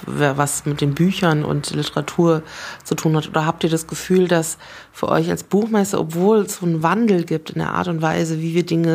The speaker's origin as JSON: {"language": "German", "town": "Frankfurt", "region": "Hesse", "country": "Germany", "said": "für mich als Frankfurterin fühlt sie sich immer sehr ähnlich an."}